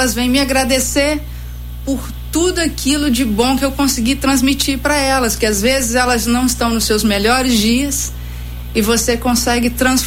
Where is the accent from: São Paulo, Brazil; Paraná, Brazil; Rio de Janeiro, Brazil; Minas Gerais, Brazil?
Minas Gerais, Brazil; Ubá; now in Juiz de Fora, Brazil; e não sou daqui, né, sou de Ubá.